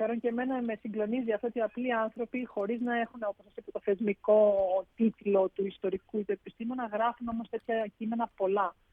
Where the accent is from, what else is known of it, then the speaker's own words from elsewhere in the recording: Thessaloniki, Central Macedonia, Greece; Νομίζω όσοι είμαστε από τη Θεσσαλονίκη ξέρουμε το νοσοκομείο ΑΧΕΠΑ.